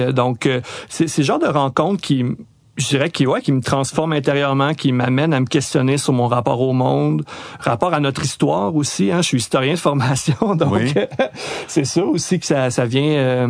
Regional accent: Mirabel, Quebec, Canada; étant donné que je viens de la région de Mirabel, donc pas très loin d'Oka.

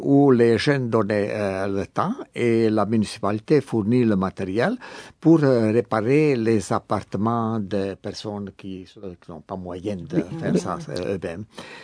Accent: Croatia; now in France; je venais de Croatie, France, c'est quand même de l'autre côté des Alpes, n'est-ce pas?

